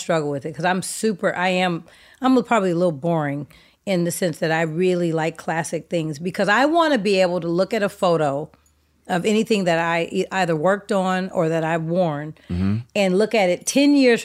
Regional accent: Oakland, California, United States; So, growing up in Oakland, you were … or you were … My mother loved

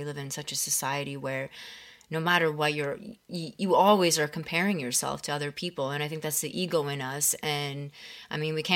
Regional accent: Canada; English is a second language; also born or lived in Poland / Germany; So I was born in Poland at the age of two. My mother and my father, we both, all of us, immigrated to Germany. We lived there for about 3-4 years, and then finally we made the jump and decided to move to Canada.

